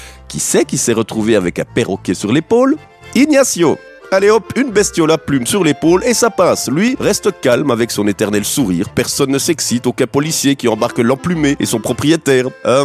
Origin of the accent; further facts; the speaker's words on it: Switzerland; Chez nous en Suisse